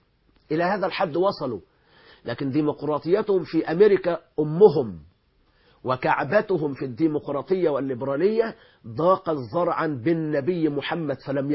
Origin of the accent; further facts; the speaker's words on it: Egypt; نحن في بلادنا مصر